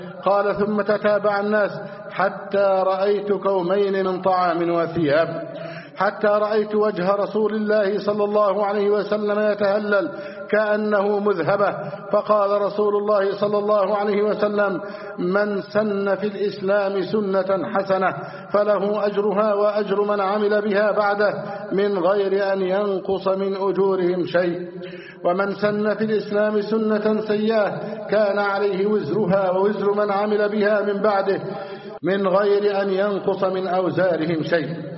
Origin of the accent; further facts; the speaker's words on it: Egypt; بلدنا مصر